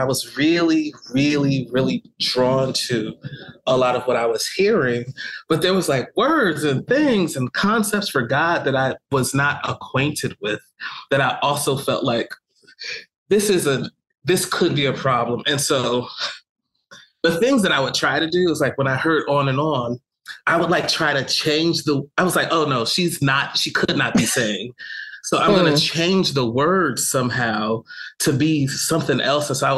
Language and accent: English; East Orange, New Jersey, United States; I grew up in East Orange, New Jersey, in a household. My father is a preacher, pastor of a Pentecostal church.